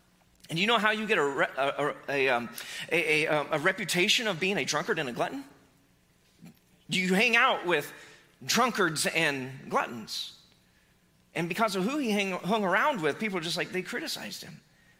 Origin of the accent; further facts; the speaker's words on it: Missouri, United States; now in Atlanta, United States; You know, so originally we're from Southwest Missouri